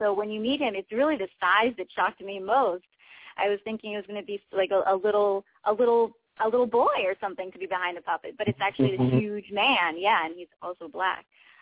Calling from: New York, United States; I'm calling from New York. That's where I'm based.

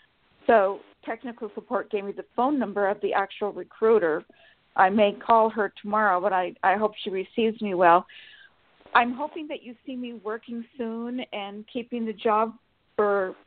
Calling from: Sacramento, California, United States; from Sacramento, California.

